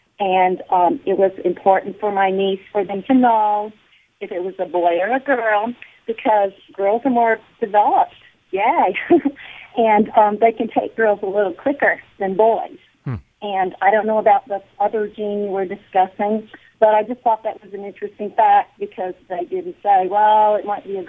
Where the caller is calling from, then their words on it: Tulsa, Oklahoma, United States; Tulsa, originally.